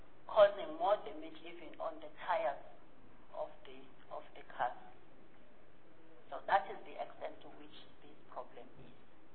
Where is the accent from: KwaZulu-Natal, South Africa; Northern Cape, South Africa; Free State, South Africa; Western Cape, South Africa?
KwaZulu-Natal, South Africa; Harding; I'm from Harding. In December, I went home. And as we were driving between the Mount and Harding